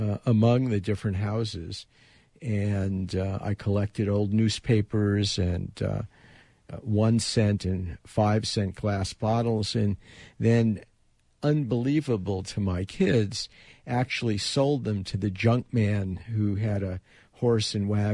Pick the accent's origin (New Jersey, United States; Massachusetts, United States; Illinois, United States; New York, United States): Illinois, United States; Chicago; also born or lived in St. Louis, Missouri; So I was born in St. Louis and raised on the south side of Chicago, which was a working-class neighborhood